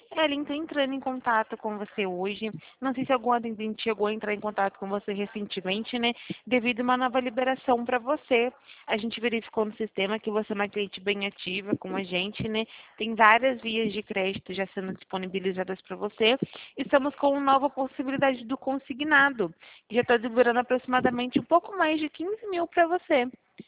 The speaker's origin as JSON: {"language": "Portuguese", "town": "Campinas", "region": "São Paulo", "country": "Brazil", "said": "Eu sou daqui do interior de São Paulo, sou de Campinas."}